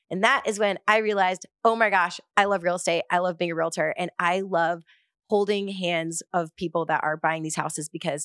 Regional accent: Carol Stream, Illinois, United States; I grew up in Chicago and grew up in the suburbs of Chicago. Don't be fooled by all the amazing things that Chicago is. I grew up in the suburbs in a little place called Carroll Stream, Illinois, shout out.

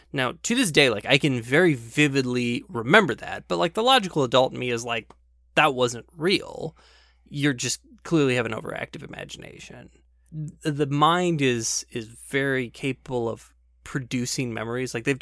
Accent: Midwest, United States; because you were from the Southwest and I was from the Midwest

